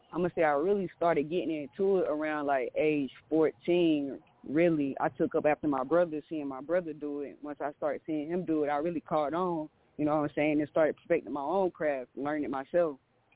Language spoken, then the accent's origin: English; Southport, North Carolina, United States; now in Charlotte, United States; I'm from Southport, North Carolina. originally, but I stay in Charlotte or Harrisburg area.